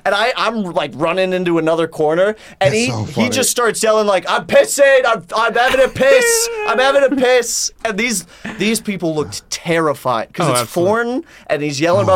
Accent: Minneapolis, Minnesota, United States; Me and my dad, I grew up in Minneapolis, and we had twin season tickets.

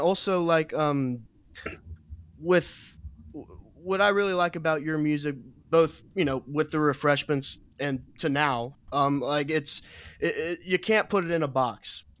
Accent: Cincinnati, Ohio, United States; also born or lived in Oklahoma / Texas; I'm from Cincinnati. I was lucky enough to live in Oklahoma and Texas, so that's how I, you know, discovered those guys.

